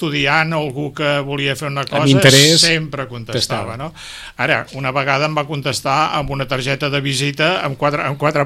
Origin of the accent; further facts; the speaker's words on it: Barcelona, Catalonia, Spain; Clar, jo sóc de Barcelona, vaig caure en aquest poble i vaig començar a notar coses rares